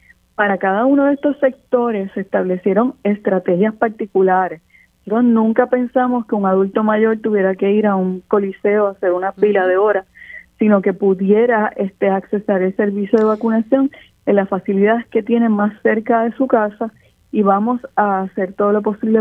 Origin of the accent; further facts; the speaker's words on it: Puerto Rico; el pueblo de Puerto Rico tenga tranquilidad, particularmente nuestros amigos del área oeste, que es el área donde yo nací y viví gran parte de mi vida.